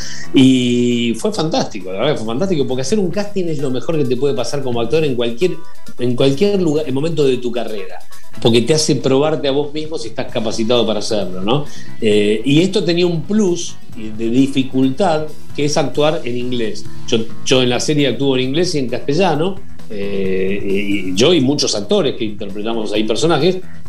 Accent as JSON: {"language": "Spanish", "country": "Argentina", "said": "fui invitado allí como argentino conocido en España"}